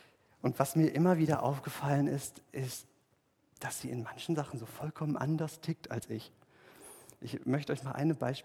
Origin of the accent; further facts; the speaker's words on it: Büttelborn, Hesse, Germany; Ich bin ja in Büttelborn aufgewachsen, dort haben wir mehr über den Sauerkraut gesprochen.